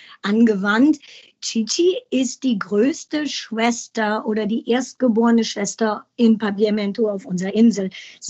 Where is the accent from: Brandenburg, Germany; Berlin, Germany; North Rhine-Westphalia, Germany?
Berlin, Germany; als Berliner so multikulturell.